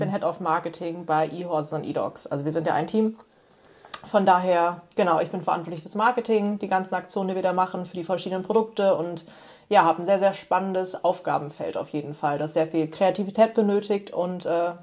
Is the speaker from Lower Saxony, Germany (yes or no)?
yes; Osnabrück, Lower Saxony, Germany; Vor allem hier so in Osnabrück, wo ich ja auch einfach meine Heimat ist.